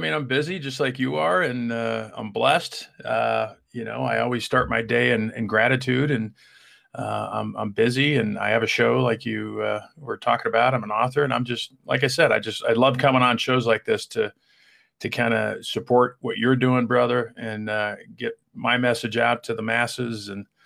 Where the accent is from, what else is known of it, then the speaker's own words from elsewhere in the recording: Denver, Colorado, United States; I mean, I grew up in Denver.